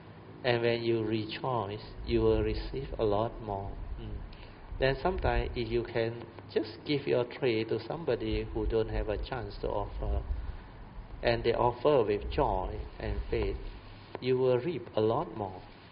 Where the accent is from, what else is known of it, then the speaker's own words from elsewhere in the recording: Malaysia; English is a second language; Then when they come to know that we are Malaysian